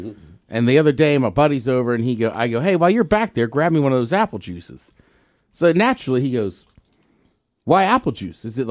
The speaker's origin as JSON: {"language": "English", "region": "Maryland", "country": "United States", "tie": "born or raised there", "said": "We grew up in Maryland, or we all lived in Maryland."}